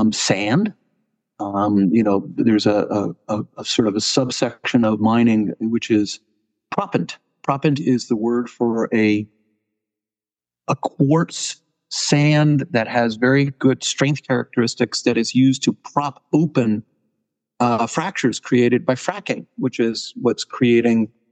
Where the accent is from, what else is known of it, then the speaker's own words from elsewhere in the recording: Caracas, Capital District, Venezuela; I was surrounded by petroleum engineers growing up in Caracas, Venezuela.